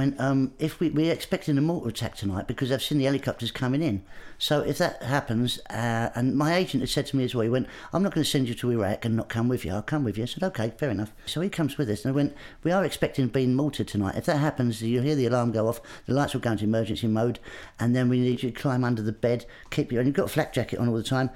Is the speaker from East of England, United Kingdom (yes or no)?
yes; Grays, East of England, United Kingdom; I grew up in Essex in Grays.